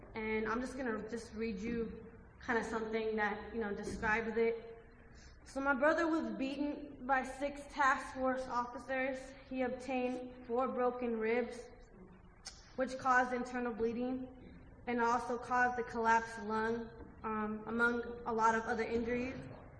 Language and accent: English; Oakland, California, United States; we lived in Oakland. I'm from Oakland.